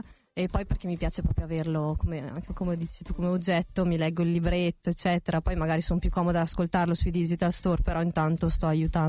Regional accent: Cles, Trentino-Alto Adige, Italy; Io vedo anche per esempio in Val di Non, Val di Sole, io sono di Cles

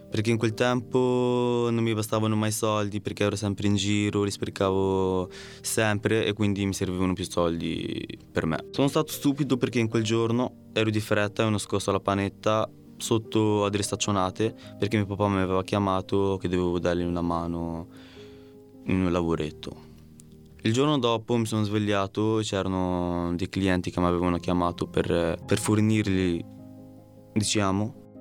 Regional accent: Trentino-Alto Adige, Italy; also born or lived in Lombardy; Sono nato in Lombardia e dopo 3 anni mi sono trasferito nel Trentino, che i due paesi non sono proprio uguali. Vivo qui da 15 anni, è il posto dove ho passato la mia vita e dove ho conosciuto i miei amici.

